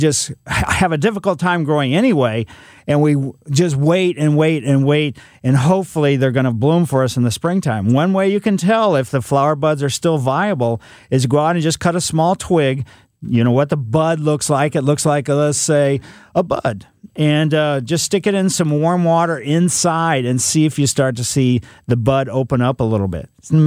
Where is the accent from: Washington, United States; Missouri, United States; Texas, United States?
Missouri, United States; Ellisville; But growing up in Ellisville, which is, you know, West County, we had peach trees and we had cherry tree in our backyard.